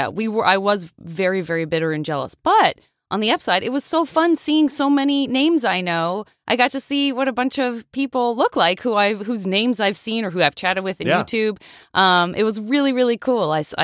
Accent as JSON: {"language": "English", "town": "Tucson", "region": "Arizona", "country": "United States", "tie": "born or raised there", "said": "so many of my teachers growing up in Tucson, Arizona."}